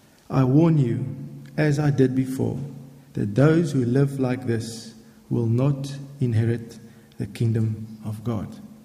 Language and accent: English; Boksburg, Gauteng, South Africa; born there; I was born in South Africa. It was a little town or town, big town now called Boksburg.